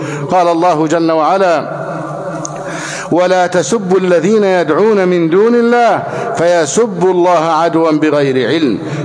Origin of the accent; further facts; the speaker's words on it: Egypt; اللهم احفظ بلدنا مصر أمنا أمانا، سخاء رخاء